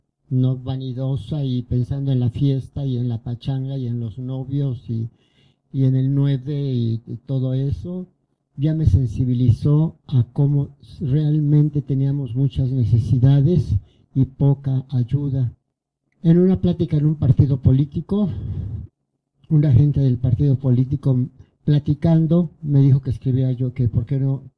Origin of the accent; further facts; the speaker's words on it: Orizaba, Veracruz, Mexico; born there; now in Mexico City, Mexico; Nací en Orizaba, Veracruz, en 1932. Hagan cuentas. Y vivo en México desde 1957